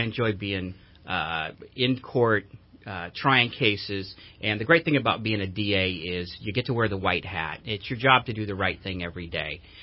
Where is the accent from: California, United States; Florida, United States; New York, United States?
California, United States; Sacramento; I grew up in Sacramento, did my schooling there, graduated from California State University of Sacramento.